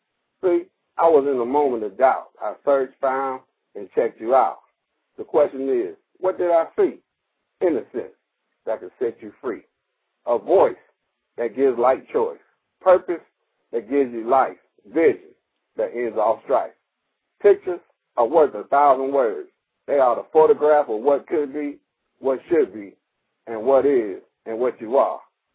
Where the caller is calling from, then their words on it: Columbus, Georgia, United States; calling to you from Columbus, Georgia, about an hour and a half outside of Atlanta.